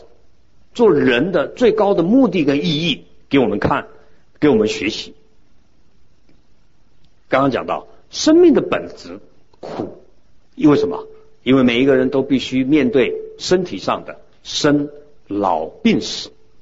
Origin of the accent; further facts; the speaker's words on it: China; 以为有一个我，我们中国人叫本位主义，自私。